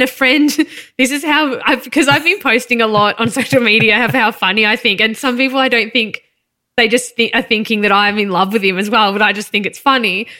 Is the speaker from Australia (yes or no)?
yes; Melbourne, Victoria, Australia; this was really close to home, you know, growing up in Melbourne's East.